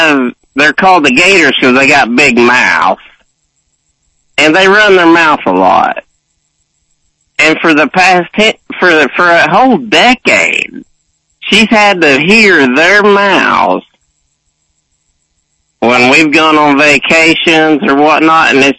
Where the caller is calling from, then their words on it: Rocky Hill, Tennessee, United States; I'm in beautiful Rocky Hill.